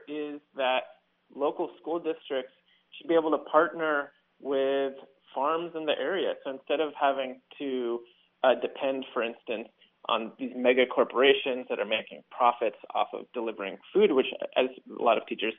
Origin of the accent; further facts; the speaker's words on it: San Francisco, California, United States; as a public school student just growing up in San Francisco, I just remember how gross the food was.